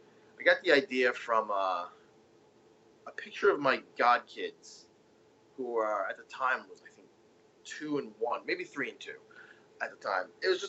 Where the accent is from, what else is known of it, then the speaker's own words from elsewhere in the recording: Levittown, United States; It takes place in Levittown in the 1990s, where I grew up in Levittown in the mid-1990s, and I have a lot of fond memories of my childhood.